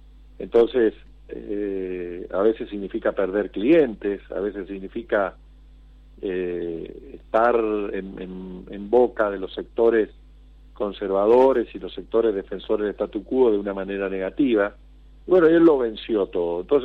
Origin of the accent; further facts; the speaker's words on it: Goya, Corrientes, Argentina; Libres es igual a Goya, mi pueblo, ahí nos conocemos todos